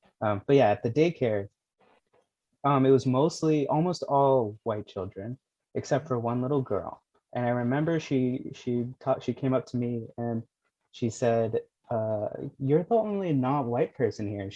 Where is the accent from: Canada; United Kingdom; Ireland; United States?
United States; Boston, Massachusetts; I grew up in East Boston, which is like a predominantly Hispanic neighborhood. And I'm of mixed descent.